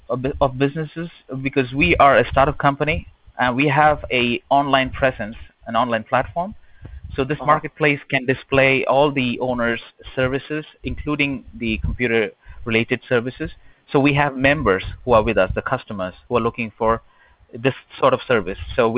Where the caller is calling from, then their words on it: Los Angeles, California, United States; I'm calling you from Los Angeles.